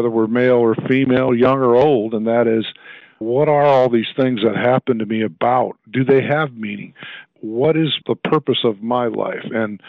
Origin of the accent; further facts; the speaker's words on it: South Bend, Indiana, United States; now in Indianapolis, United States; I was born in South Bend, Indiana, and I practice law in Indianapolis, and I do mostly trial work. I went to high school in South Bend.